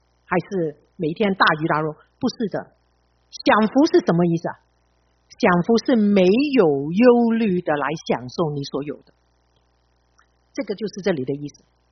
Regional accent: China; 我们中国人好像比较少这样子

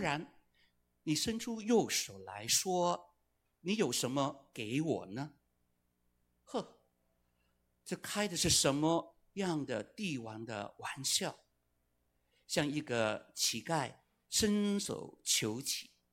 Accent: Hong Kong; Chinese is a second language; 我是香港来的，所以我的国语不标准，大家忍耐一下

